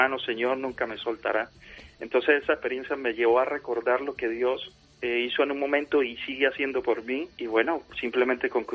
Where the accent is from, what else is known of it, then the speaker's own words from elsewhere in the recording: Táchira, Venezuela; Yo le digo, yo soy del Táchira también.